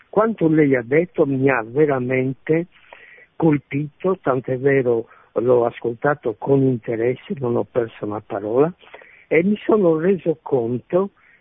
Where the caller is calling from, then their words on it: Cagliari, Sardinia, Italy; siamo da Cagliari.